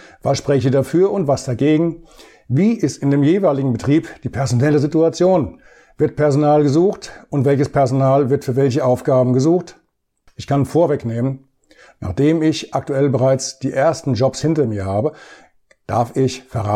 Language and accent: German; Bad Orb, Hesse, Germany; in meiner Heimatstadt Bad Orb